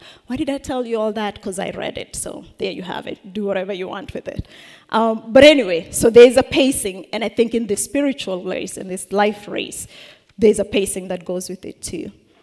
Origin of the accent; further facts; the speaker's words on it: Kenya; I'm Kenyan. And the first thing they want to say is, oh, by the way, do you run? I said, oh, I'm the Kenyan that doesn't run. I'm that Kenyan.